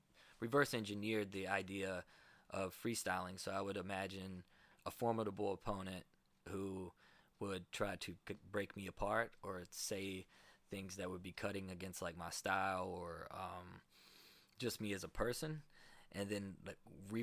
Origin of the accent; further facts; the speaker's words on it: Kentucky, United States; You know, I'm originally from the South. I grew up in Kentucky, which people don't think of for hip hop or battle rapping.